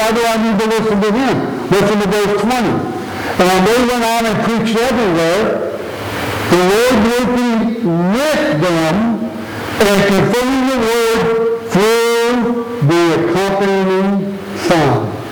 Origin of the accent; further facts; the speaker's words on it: Gary, Indiana, United States; born there; Ask me where I was born. I was born in Gary, Indiana.